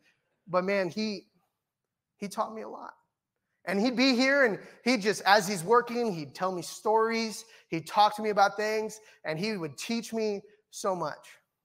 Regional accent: Cambodia; English is a second language; I'm from Cambodia. We don't have those there. No, we have toilets.

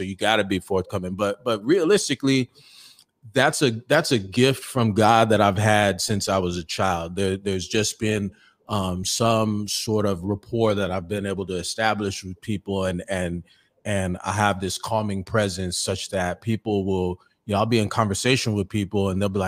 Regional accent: Oceanside, California, United States; I grew up on the East Side, and you know, we had East Side Crips, we had the Mexican Pozole gang, and you know, it was active

